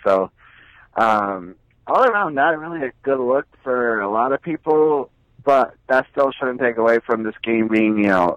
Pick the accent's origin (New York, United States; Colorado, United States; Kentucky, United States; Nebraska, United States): New York, United States; Syracuse; I'm going to go to my hometown, Syracuse.